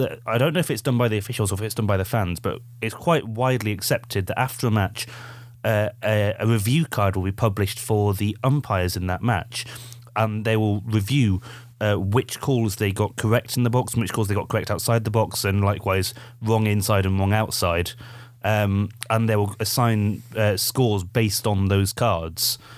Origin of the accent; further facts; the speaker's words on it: England, United Kingdom; Maybe I'm biased because I'm English